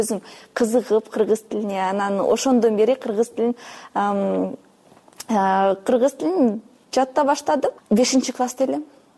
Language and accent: Kyrgyz; Kazakhstan; now in Bishkek, Kyrgyzstan; Атам немис, негизи апам орус. Анан мен өзүм Казакстандан келгем. Азыр Бишкекте болгонума уже 10 жылдан ашты. Ого, 10 жылдан ашты, 14, мүмкүн 13 жыл болду Бишкекте болгонума. Негизи мен казак мектепте окугам.